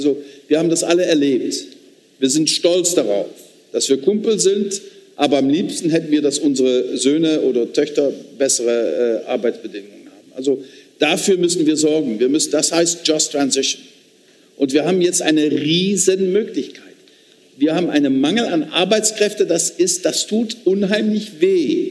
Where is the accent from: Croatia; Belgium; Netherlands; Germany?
Netherlands; German is a second language; Meine Heimatstadt war bis 1973 immer bei den 3, 4 reichsten Städten der Niederlande.